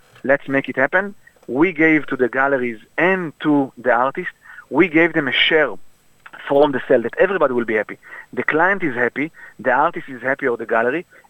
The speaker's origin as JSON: {"language": "English", "country": "Israel", "said": "So basically, I came from Israel"}